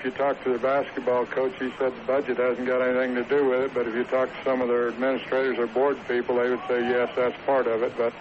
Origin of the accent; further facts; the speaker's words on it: Thatcher, Arizona, United States; Oh, yes. Yeah, well, I'm from Thatcher.